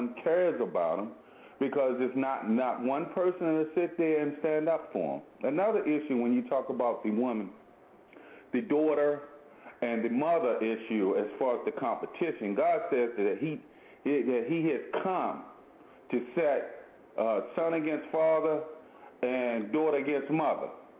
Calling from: Clinton, Maryland, United States; I'm calling from Clinton, PG County, Maryland.

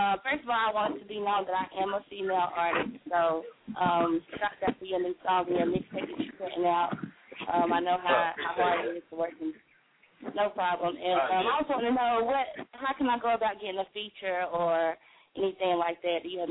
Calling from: Shelby, North Carolina, United States; I'm calling from Shelby, North Carolina.

